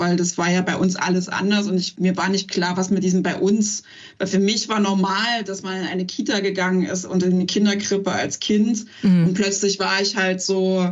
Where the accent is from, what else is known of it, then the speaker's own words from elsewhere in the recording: East Germany, Germany; wo dann ich auch immer angesprochen wurde als Ossi oder ich soll mal Ostdeutsch reden und schwätzen.